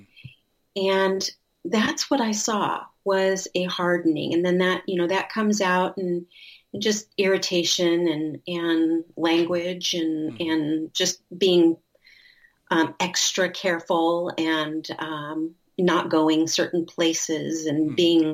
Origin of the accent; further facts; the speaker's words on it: Chico, California, United States; I grew up in Chico, which is Northern California. So it was a small town at the time. It's a lot bigger now, but we headed down to LA for our first 5 years.